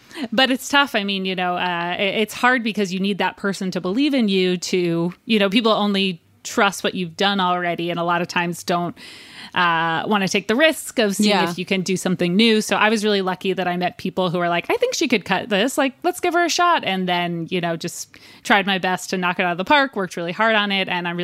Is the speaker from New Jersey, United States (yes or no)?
yes; New Jersey, United States; We're both from New Jersey, both come from religious families.